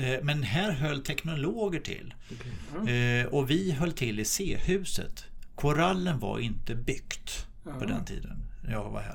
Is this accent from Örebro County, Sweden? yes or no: no; Skövde, Västra Götaland County, Sweden; now in Sollentuna, Sweden; jag har fru och jag har två döttrar. Och jag bor i Sollentuna, jag är från Skövde. Jag pluggade här i Linköping 1983 till 1986.